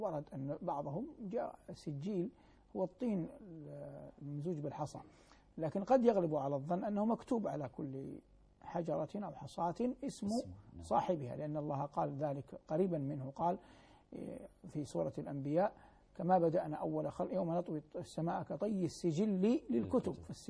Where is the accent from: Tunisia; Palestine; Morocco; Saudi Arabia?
Saudi Arabia; now in Doha, Qatar; أن أكون في بلد الثاني الدوحة مع اعتزازي العظيم وإجلال الكبير لبلدي الأم ووطني الغالي المملكة العربية السعودية